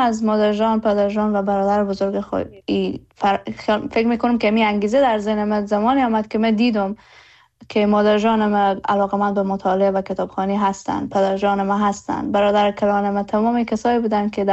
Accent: Herat, Afghanistan; زادگاه من هرات هست، و هرات جاییست که در هر کجای جهان که باشم فرق نمیکنه

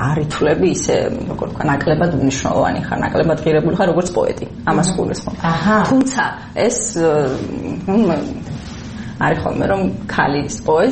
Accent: Mtskheta-Mtianeti, Georgia; მე დაიბადე და გავიზარდე ხევსურეთში, ეს არის ასე ვთქვათ, ჩუმი ქალების ქვეყანა.

